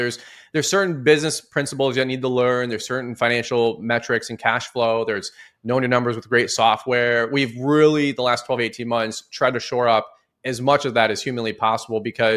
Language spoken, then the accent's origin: English; Detroit, Michigan, United States; I'm from Detroit, brother. Ask me how I know.